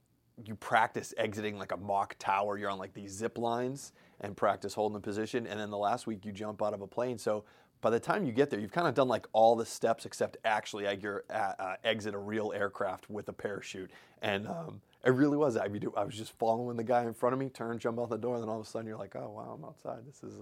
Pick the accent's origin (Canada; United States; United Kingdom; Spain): United States; New England; also born or lived in Lowell, Massachusetts; I was born in Lowell, Massachusetts, but kind of grew up all over New England.